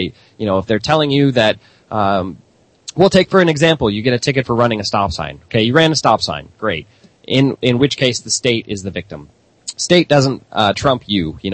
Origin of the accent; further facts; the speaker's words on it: St. Louis, Missouri, United States; I'm obviously very concerned about Ferguson because I grew up in St. Louis. So I have friends that live in Florissant.